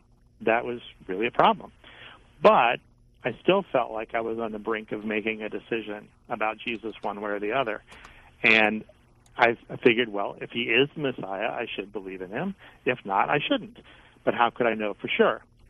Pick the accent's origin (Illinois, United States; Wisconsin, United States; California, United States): California, United States; also born or lived in Long Island, New York; Well, although I was born on the East Coast, my parents were living on Long Island at the time that I was born. Somehow I escaped having a Long Island accent because my parents moved to California when I was seven, and so I was primarily raised in Orange County, California.